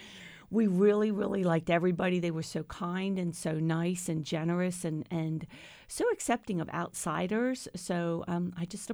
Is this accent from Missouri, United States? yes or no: no; Pennsylvania, United States; also born or lived in Georgia; So just born and raised in York County, met my husband, got married at the age of 21, had two children.